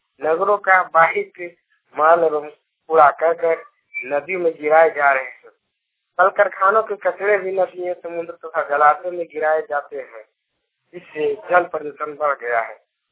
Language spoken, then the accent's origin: Hindi; Tiliyadi, Bihar, India; ग्राम post तिलियाडी, थाना जाजा, जिला जमुई का निवासी हूँ।